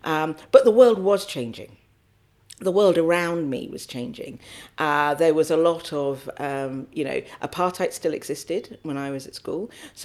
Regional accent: Balham, London, United Kingdom; I was a little girl. I grew up in Balham and had ambitions to be a judge, actually, rather than a lawyer.

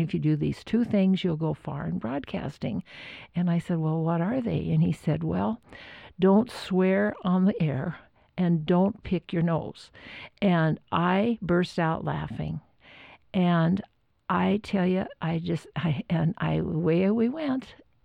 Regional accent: Helena, Montana, United States; I grew up in Helena, went to University of Montana in Missoula, had a degree in journalism.

